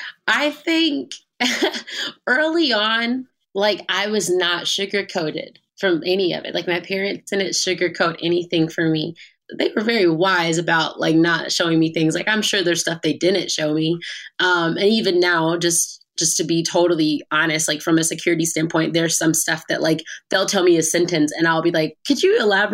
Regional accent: Southern United States, United States; I grew up in the South and I'm Black and I'm really proud to be, you know, who I am, and I'm proud of my family and our culture.

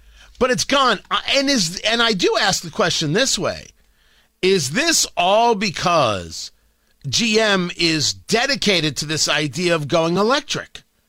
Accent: New Jersey, United States; because I grew up in Jersey, and the whole idea of the Camaro being, the car of the Jersey Shore, the car of the meatball, the IROC.

